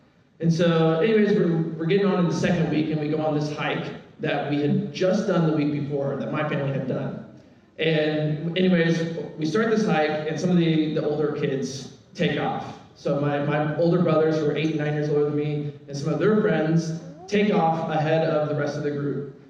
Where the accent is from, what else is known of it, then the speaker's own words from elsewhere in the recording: Illinois, United States; I come from Illinois where it's cold normally on Christmas, so that was different.